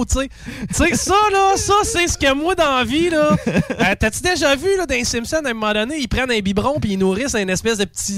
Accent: Quebec City, Quebec, Canada; nous, on vient de Québec et on s'est fait dire qu'au Saguenay, il y avait de la bien bonne tourtière.

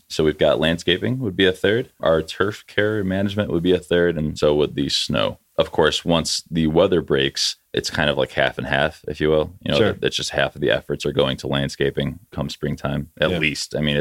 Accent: South Holland, Illinois, United States; also born or lived in Highland; now in Dyer, United States; I grew up in South Holland, Illinois, and then Highland, Indiana, and I now live in Dyer. So I've kind of always been in the region.

